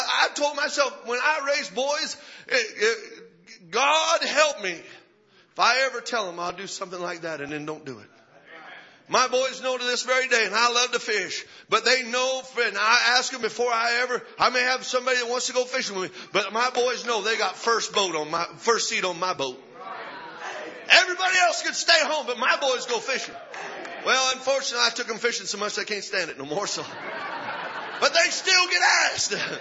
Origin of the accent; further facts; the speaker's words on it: New Mexico, United States; I don't know. I'm from New Mexico. That's a tortilla to me.